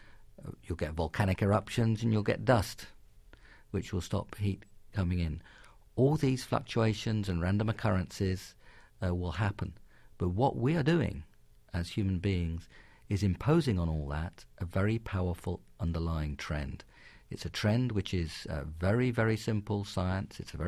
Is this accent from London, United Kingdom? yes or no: yes; London, United Kingdom; accent: London; For all people, including London, and you can tell by my accent that that's a city I have some attachment to.